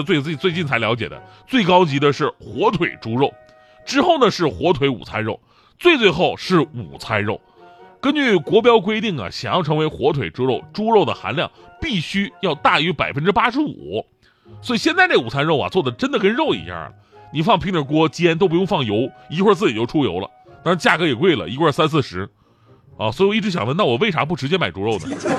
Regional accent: Northeast China, China; 作为一个东北人，在我还没有见过桃子的时候，我先吃到的就是黄桃罐头。

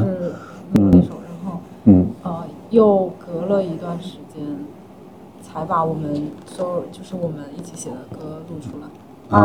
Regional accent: Guangdong, China; 就是因为我们都在广东长大嘛，是制造业很发达的那个珠三角区域

